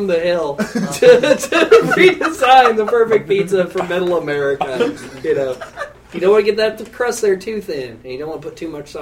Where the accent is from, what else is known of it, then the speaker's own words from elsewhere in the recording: St. Louis, Missouri, United States; born there; I was born here in St. Louis. My mom makes pizza.